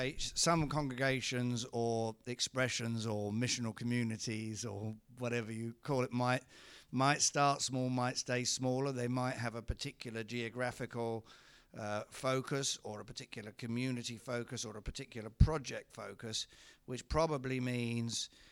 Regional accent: England, United Kingdom; Because I think the thing is we deify, we've done this as English people.

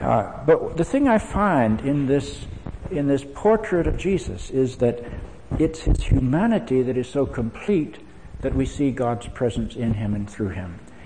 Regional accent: Charlotte, North Carolina, United States; When I grew up in Charlotte, North Carolina, my church was radically segregated.

